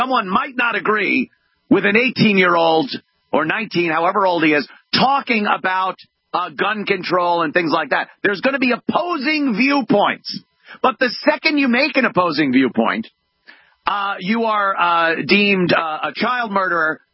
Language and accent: English; Minnesota, United States; MyPillow, made in my home state of Minnesota.